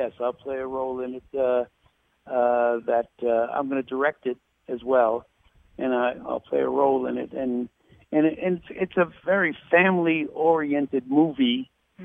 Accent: Brooklyn, New York, United States; Well, I am writing a movie, just finishing up a movie about my life growing up in Brooklyn

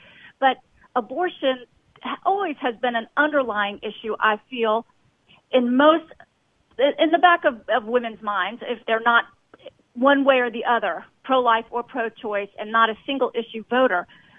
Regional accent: Virginia, United States; And I told the guy I could not vote there. I was from Virginia, and he didn't seem to care one bit.

